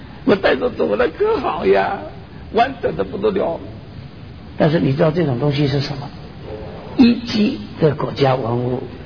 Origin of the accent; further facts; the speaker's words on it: Hong Kong; 我小的时候在香港半夜呢